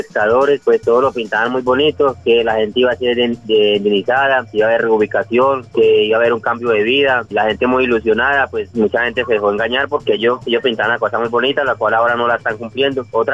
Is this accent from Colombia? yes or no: yes; Ituango, Antioquia, Colombia; soy de Corrimiento del Aro, vereda Filadelfia, del municipio de Ituango.